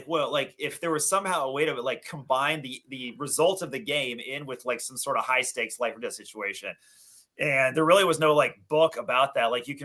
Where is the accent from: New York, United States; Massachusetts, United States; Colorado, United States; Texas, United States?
Texas, United States; moved away; I grew up in Texas, never got to play with it. So I'm making up for lost time.